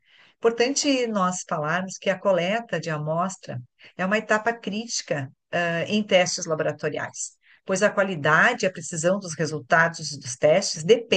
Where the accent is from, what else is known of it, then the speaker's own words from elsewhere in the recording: Porto Alegre, Rio Grande do Sul, Brazil; Eu sou aqui de Porto Alegre, né? Estou falando aqui de Porto Alegre, e sou farmacêutica bioquímica